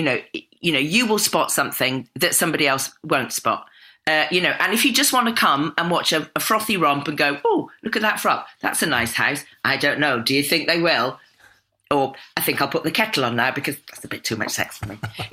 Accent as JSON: {"language": "English", "region": "South West England", "country": "United Kingdom", "tie": "born or raised there", "said": "Where I grew up, we filmed at a place called Badminton House, which is about 5 miles from where I grew up in the Cotswolds."}